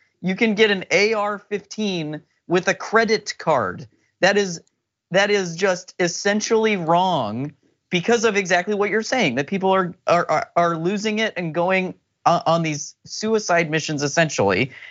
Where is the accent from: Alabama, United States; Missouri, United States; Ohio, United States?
Ohio, United States; I'm from Ohio and I still have family there.